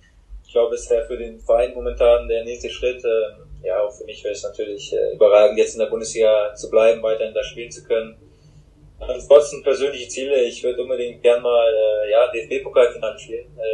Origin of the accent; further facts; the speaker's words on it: Hamburg, Germany; Für mich zählt es fast mit zu Hamburg hier als Hamburger. Ich gerade in Hamburg geboren.